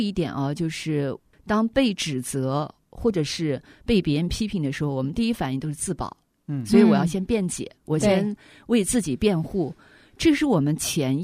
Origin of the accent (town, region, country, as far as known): China